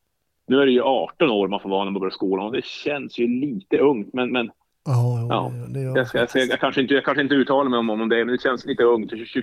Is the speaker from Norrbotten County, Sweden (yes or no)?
yes; Jokkmokk, Norrbotten County, Sweden; Jag är uppvuxen i Jokkmokk. Det är ju just norr om polcirkeln i inlandet då. Mitt i Sverige, norr om polcirkeln.